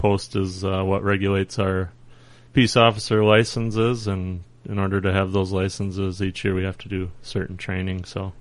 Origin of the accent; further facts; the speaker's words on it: Faribault, Minnesota, United States; I'm originally from Faribault, born and raised in Faribault.